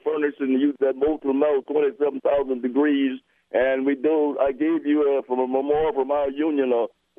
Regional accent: Racine, Wisconsin, United States; President Mondale, I'm originally from Racine, Wisconsin

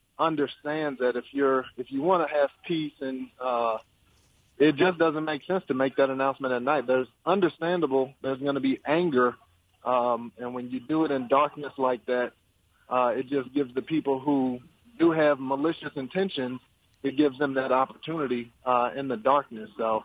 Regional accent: Missouri, United States; I grew up right outside of Ferguson, but I have family there.

